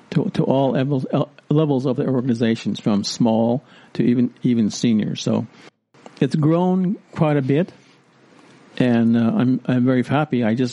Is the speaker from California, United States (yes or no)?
yes; California, United States; When I grew up here in Sonoma County.